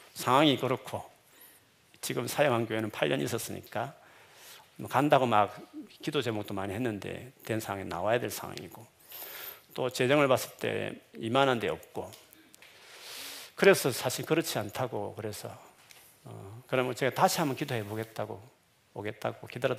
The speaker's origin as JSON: {"language": "Korean", "region": "Busan", "country": "South Korea", "tie": "born or raised there", "said": "제 고향인 부산으로 내려가는데"}